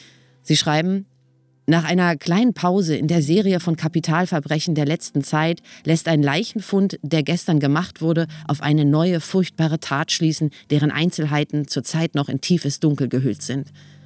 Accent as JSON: {"language": "German", "region": "Berlin", "country": "Germany", "tie": "born there", "said": "als gebürtige Berlinerin"}